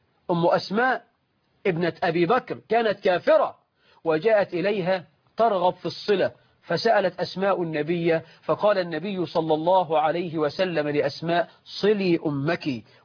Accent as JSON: {"language": "Arabic", "country": "Egypt", "said": "أنا من مصر وأقاربي في أسوان"}